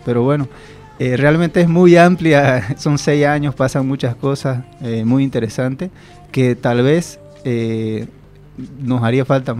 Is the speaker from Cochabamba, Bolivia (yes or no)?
no; Palmazola del Carmen, Santa Cruz, Bolivia; de pueblos allá cercanos a Lamboró, la comunidad de Palmazola del Carmen, una comunidad que a veces yo digo que ni en el mapa está